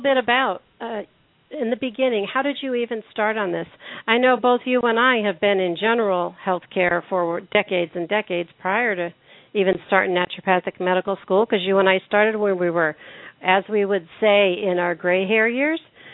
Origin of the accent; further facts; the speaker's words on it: Pennsylvania, United States; born there; I really think my beginning started when I was born in Hahnemann Hospital